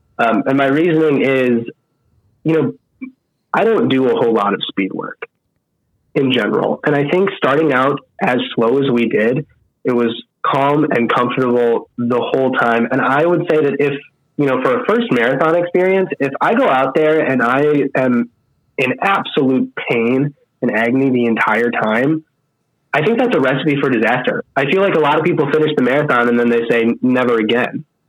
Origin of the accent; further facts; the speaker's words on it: Wisconsin, United States; now in Chicago, United States; I grew up in Wisconsin, live in Chicago now. It gets cold.